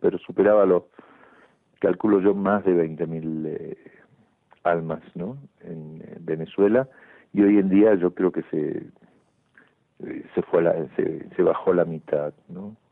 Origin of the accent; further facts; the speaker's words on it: Argentina; born there; yo soy latinoamericano, por supuesto, nací en la Argentina, ¿no?